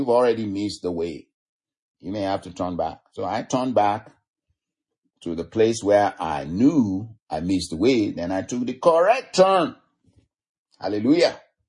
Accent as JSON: {"language": "English", "region": "Arizona", "country": "United States", "said": "because I'm from Arizona. And any freeway in Arizona, you go 1 mile or a mile and a half at most."}